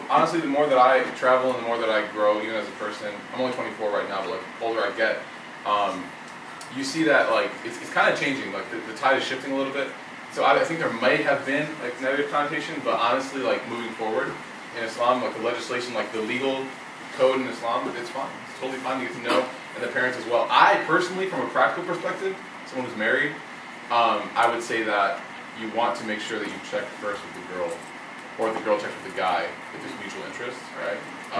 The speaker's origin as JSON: {"language": "English", "town": "Chicago", "region": "Illinois", "country": "United States", "tie": "born or raised there", "said": "I'm from Chicago, born and raised, but I moved to the South."}